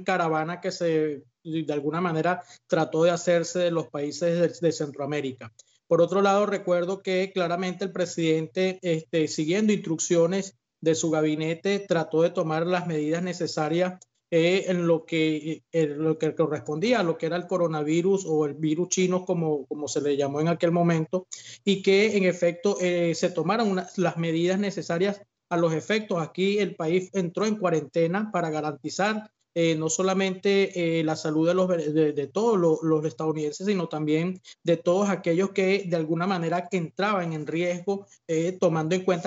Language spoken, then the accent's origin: Spanish; Venezuela; Como venezolano y como inmigrante